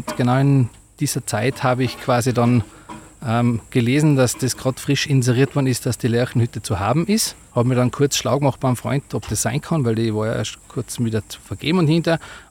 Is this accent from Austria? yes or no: yes; Tyrol, Austria; born there; bin eigentlich ein gebürtiger Osttiroler, der was schön langsam wieder auf seine Geburtshöhe zurückschreitet.